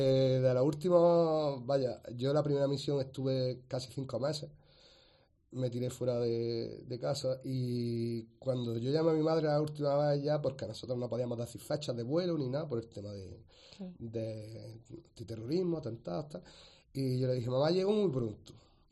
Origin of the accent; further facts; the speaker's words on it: Spain; verdad que me he sentido muy español, yo soy muy patriota, pero cuando juras bandera es cuando dices, soy español.